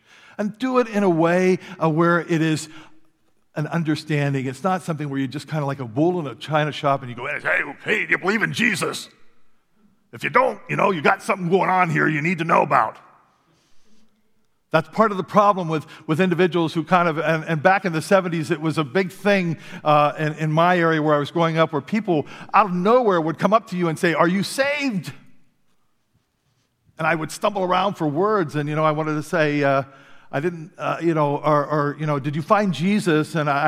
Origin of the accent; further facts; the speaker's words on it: Pennsylvania, United States; now in Michigan, United States; I grew up in Pennsylvania with around the Appalachian Mountains, and here I come out to the flatlands of Michigan